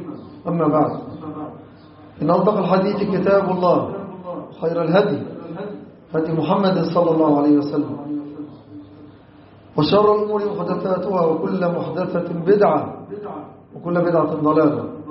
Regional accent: Egypt; وأصرف عنا وعن بلادنا مصر الفتنة ما ظهر منها وما بطن

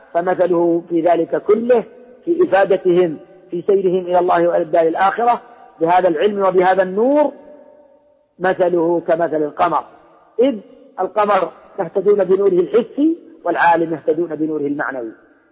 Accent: Saudi Arabia

